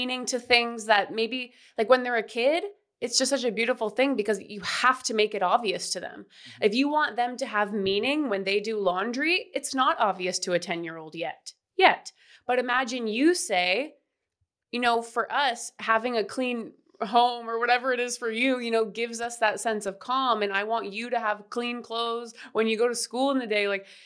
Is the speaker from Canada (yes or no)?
yes; Canada; now in United States; I'm from Canada and I'm in the US